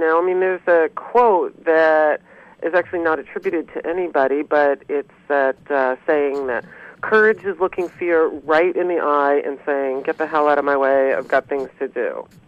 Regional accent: Brooklyn, New York, United States; now in California, United States; I'm originally from New York, from Brooklyn.

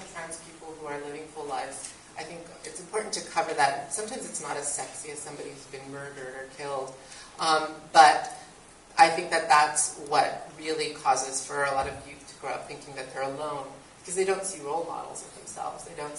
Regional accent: Los Angeles, California, United States; I feel the same way in terms of growing up in East Los Angeles, not knowing that there were gay people

